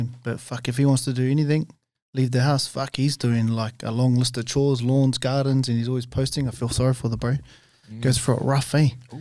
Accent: Hawera, Taranaki, New Zealand; Bro, and what hurts, bro, is I grew up in Hawera too, and that was 2018.

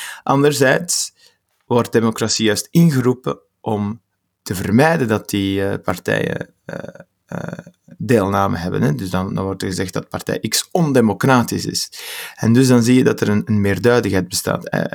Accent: Vilvoorde, Flemish Brabant, Belgium; Ik ben afkomstig van Vilvoorde, de mooiste stad van Vlaanderen. En van achtergrond, met mijn ouders zijn afkomstig uit Marokko en ik ben islamitisch

